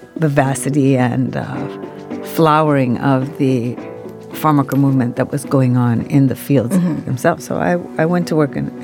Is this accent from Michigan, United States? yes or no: yes; Detroit, Michigan, United States; And I grew up near Diego Rivera's Detroit industry murals at the Detroit Art Institute.